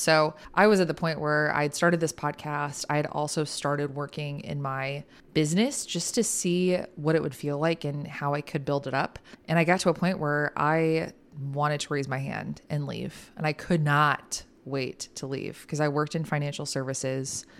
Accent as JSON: {"language": "English", "town": "Chicago", "region": "Illinois", "country": "United States", "accent": "Chicago", "said": "I got my Chicago accent in full flex for all of you guys."}